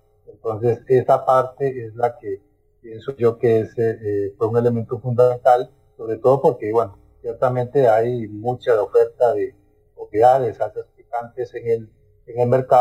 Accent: Tilarán, Guanacaste, Costa Rica; yo soy de Tilarán.

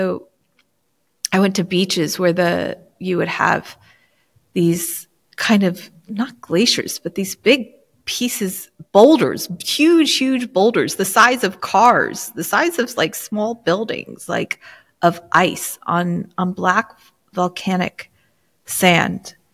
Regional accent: United States; moved away; also born or lived in England; Now, mind you, I grew up in the States, so I know how to drive a standard car

